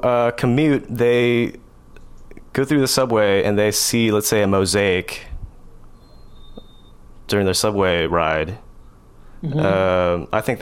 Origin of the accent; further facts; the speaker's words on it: California, United States; I was thinking, in addition to my first example, I grew up in Orange County, right?